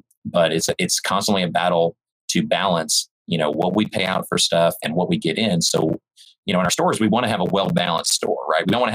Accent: Texas, United States; also born or lived in California, United States; I was born in California, but lived most of my life in Texas. So I consider myself a Texan.

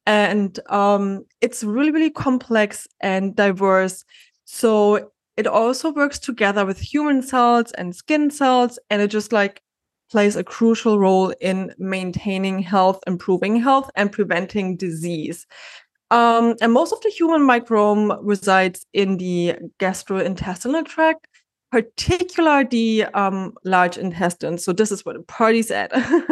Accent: Germany; English is a second language; now in Miami, United States; I studied fitness and wellness management back in Germany. I'm originally from Germany. I live in Miami.

